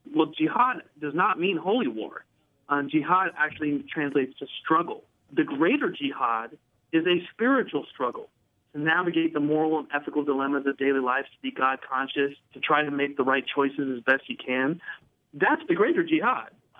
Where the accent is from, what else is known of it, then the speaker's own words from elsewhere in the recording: United States; But again, to what degree do I, as an American Muslim, have any responsibility other than the fact that I'm part of a country that invaded Iraq that ended up leading to the creation of ISIS? ISIS exists more because I'm an American than it is because of the fact that I'm Muslim.